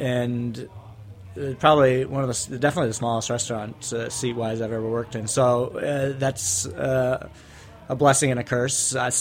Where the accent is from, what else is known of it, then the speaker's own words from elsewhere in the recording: Colorado, United States; Colorado, yeah.